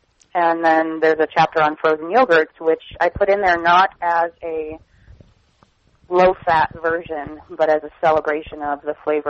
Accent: Seattle, Washington, United States; We're both from Seattle.

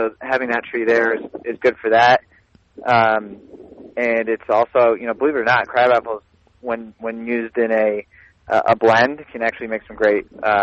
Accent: United States; growing up in Columbia County, surrounded by, in my opinion, one of the best apple crops in the entire world.

